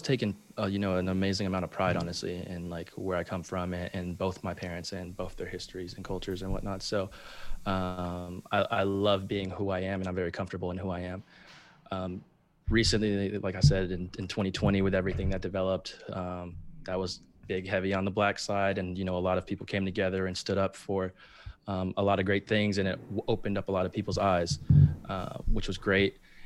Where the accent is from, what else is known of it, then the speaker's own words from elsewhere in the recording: Chicago, Illinois, United States; also born or lived in Mississippi; Grew up in South Side of Chicago. I was born in Mississippi, grew up in South Side of Chicago though.